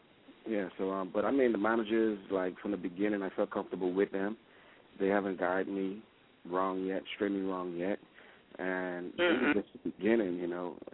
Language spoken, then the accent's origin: English; Pompano Beach, Florida, United States; also born or lived in Bahamas; Well, I am from the Bahamas, but raised back in Florida, Pompano Beach.